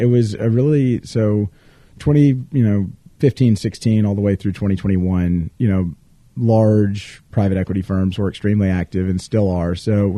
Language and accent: English; Georgia, United States; But I'm from Georgia, grew up in Georgia, went to Georgia, go Dogs.